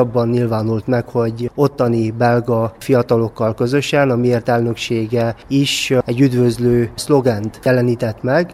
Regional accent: Transylvania, Romania; mi az, amit mi elvárunk felelős vezetőinktől, mint erdélyi fiatalok.

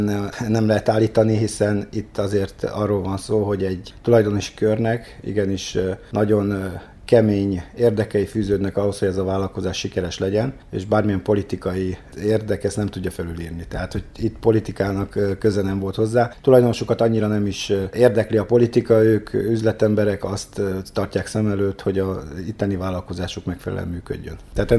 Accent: Arad, Arad County, Romania; most azért, mert aradi vagyok, kicsit az aradiak előnyben vannak

